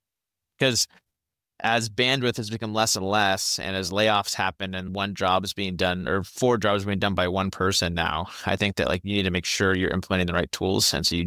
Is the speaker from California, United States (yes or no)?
yes; Chico, California, United States; now in Bay Area, United States; I'm from Chico to the Bay Area, only 2 hours down the road. So I've always been in Northern California.